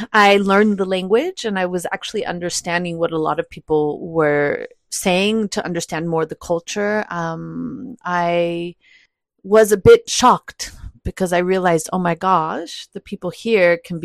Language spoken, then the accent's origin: English; El Paso, Texas, United States; So yes, I come from El Paso, Texas. My father is from Mexico, from Ciudad Juarez, which is just across the border of Mexico.